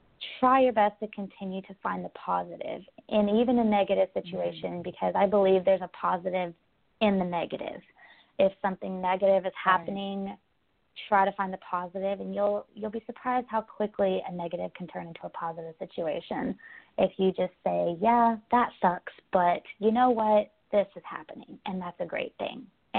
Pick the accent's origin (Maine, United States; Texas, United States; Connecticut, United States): Texas, United States; Dallas; And I'm originally from Dallas, Texas. So if you can't hear that in my accent, you know now.